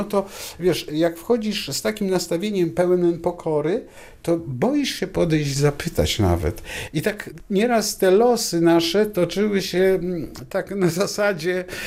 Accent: Szczecin, West Pomeranian Voivodeship, Poland; jestem szczecinianinem.

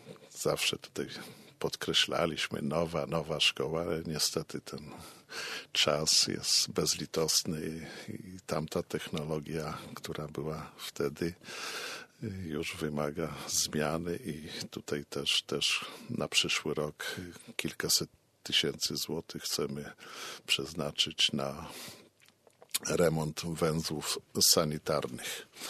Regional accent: Ostrowice, West Pomeranian Voivodeship, Poland; pochodzę właśnie z tej gminy Ostrowice, gdzie ją znam, piękna gmina była, bo już jej nie ma.

